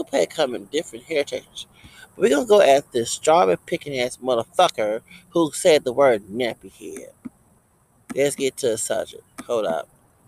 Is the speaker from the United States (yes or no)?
yes; United States; Well, I'm from the United States, and my domestic, my Hispanic origin was made up in Louisiana, not Latin America.